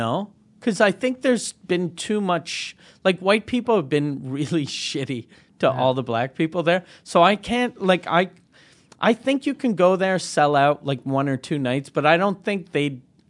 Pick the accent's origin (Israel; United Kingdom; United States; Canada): Canada; I'm from Canada.